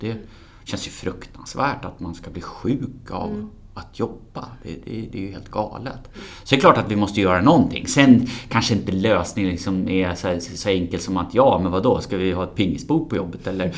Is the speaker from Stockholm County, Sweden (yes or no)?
yes; Stockholm, Stockholm County, Sweden; Född och uppvuxen i Stockholm.